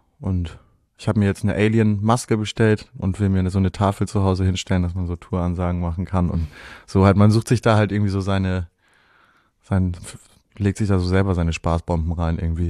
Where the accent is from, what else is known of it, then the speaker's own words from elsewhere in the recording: Volksdorf, Hamburg, Germany; Stromzäune gab es bei uns in Volksdorf tatsächlich auch. Also es gab ja so die ersten Weiden.